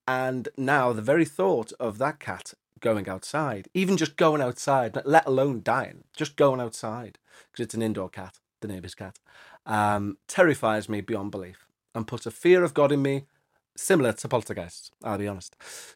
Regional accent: Philippines; I come from the Philippines, where religious faith and belief in the ghosts, cryptids, and witches go hand in hand.

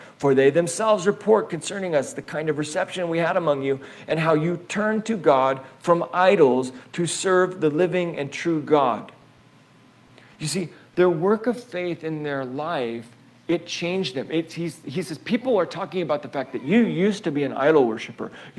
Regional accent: Oregon, United States; moved away as an adult; now in Boise, United States; For us, it was funny because when we came to Boise, I'm originally from Oregon, okay? Grew up there and got married and then found out I had to move because of my job.

